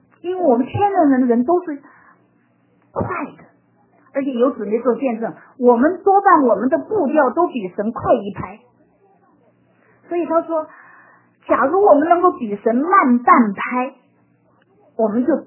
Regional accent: Minnesota, United States; 我是从明尼苏达来的哈

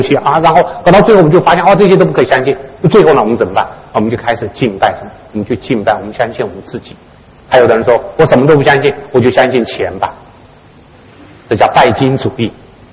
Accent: Taiwan; 我小时候在台湾的时候

